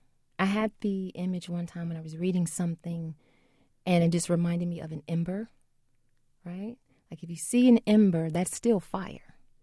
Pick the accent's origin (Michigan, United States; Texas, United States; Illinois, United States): Illinois, United States; Chicago; Yeah, I have to admit, I'm born and raised in Chicago